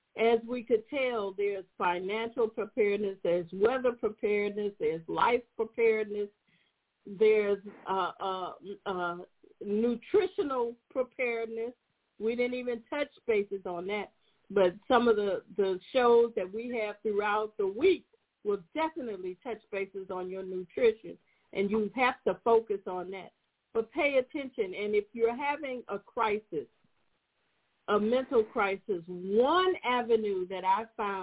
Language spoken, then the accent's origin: English; Chicago, Illinois, United States; I'm from the Wild Hundreds, but our war is different than war